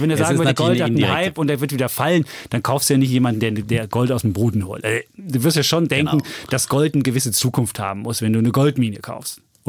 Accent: Germany; Ja, ich weiß, bei uns in der DDR waren ja auch viele Vietnamesen wohnten da, ja, weil wir ja auch miteinander freundschaftlich verbunden waren.

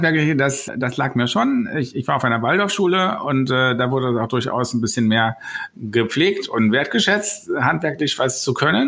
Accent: Berlin, Germany; Ich bin aus Berlin, bin so richtige Berliner Pflanze, hier geboren, hier zur Schule, hier zur Uni.

